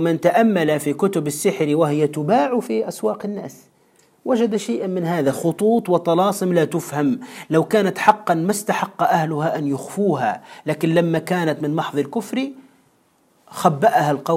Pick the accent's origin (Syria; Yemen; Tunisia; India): Tunisia; منذ سنوات عندنا في تونس